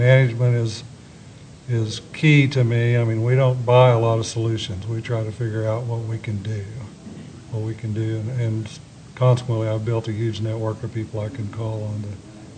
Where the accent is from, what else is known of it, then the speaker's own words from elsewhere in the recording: Waynoka, Oklahoma, United States; I'm a rancher from Winoka, Oklahoma, which is about 3 hours northwest of here. Pretty sandy country.